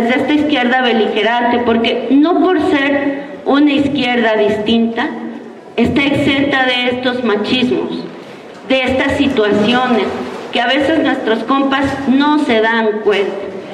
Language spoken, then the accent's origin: Spanish; Mexico City, Mexico; soy de la Ciudad de México y luego pues, sí se me salen las groserías así